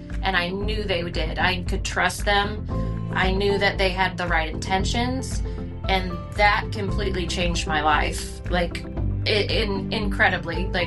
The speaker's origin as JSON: {"language": "English", "town": "Lubbock", "region": "Texas", "country": "United States", "moved": "as an adult", "lives_now": "Tennessee, United States", "said": "So I'm originally from Lubbock, Texas. I lived there 26 years."}